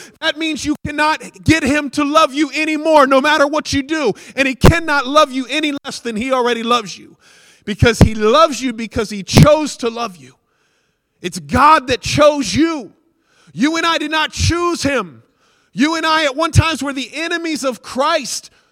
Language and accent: English; United States; Not because I'm white, not because I'm an American.